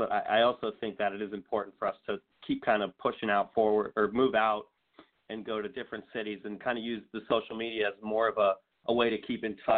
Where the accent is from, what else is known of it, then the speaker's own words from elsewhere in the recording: Erie, Pennsylvania, United States; now in Pittsburgh, United States; And then I graduated about a year and a half ago, and then I moved straight to Pittsburgh. I'm initially from Erie